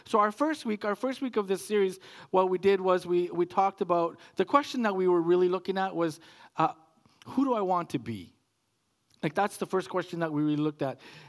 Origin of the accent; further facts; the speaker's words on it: Calgary, Alberta, Canada; I grew up in Calgary.